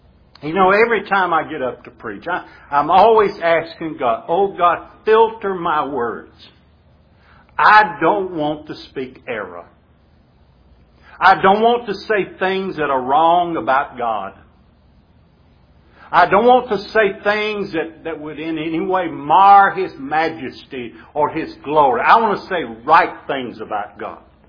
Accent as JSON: {"language": "English", "region": "the South", "country": "United States", "accent": "southern", "said": "What my southern accent with my limited vocabulary, there's no real power in my words."}